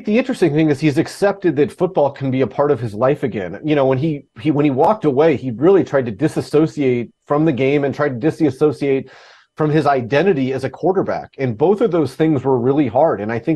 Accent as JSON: {"language": "English", "region": "Alaska", "country": "United States", "tie": "born or raised there", "said": "I grew up in Alaska. I'm the worst fisherman ever"}